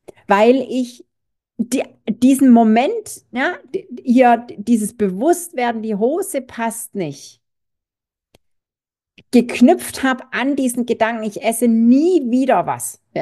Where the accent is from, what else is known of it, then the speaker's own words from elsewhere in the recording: Baden-Württemberg, Germany; ich bin ja Schwabe, ich werfe nichts weg